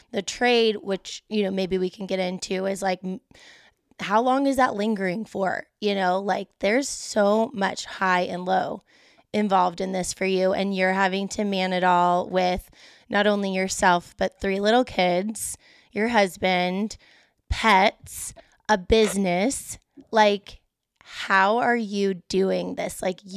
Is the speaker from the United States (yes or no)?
yes; Texas, United States; I'm from Texas, and I have people, you know, texting me